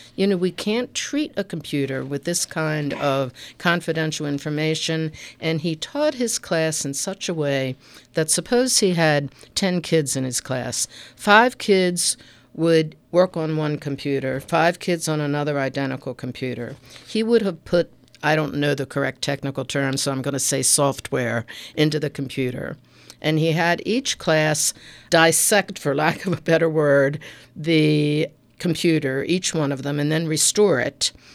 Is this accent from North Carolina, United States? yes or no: no; Baltimore, Maryland, United States; I grew up in Baltimore, in Edmondson Village area